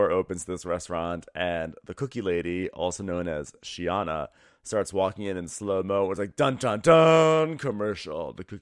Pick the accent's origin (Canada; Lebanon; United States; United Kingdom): Canada; I'm Canadian, like, yes, don't forget.